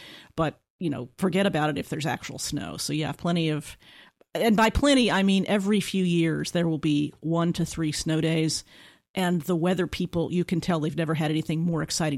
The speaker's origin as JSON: {"language": "English", "region": "Texas", "country": "United States", "tie": "born or raised there", "said": "So I grew up in Texas."}